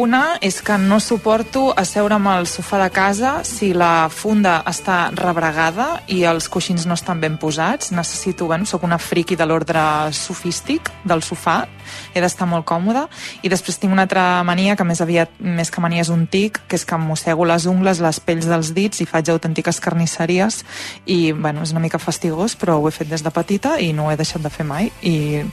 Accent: Parets del Vallès, Catalonia, Spain; tinc 38 anys, sóc de Parets

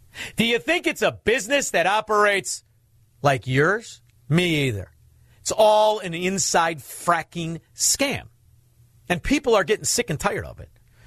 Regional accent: Melrose Park, Illinois, United States; I'm not this pretty growing up in Melrose Park … because I can't take care of myself.

